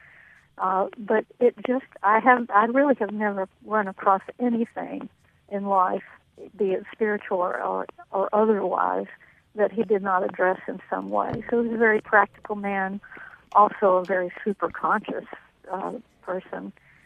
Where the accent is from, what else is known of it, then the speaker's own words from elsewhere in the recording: Deep South, United States; I was raised in the Deep South, and my background is as a Southern Baptist.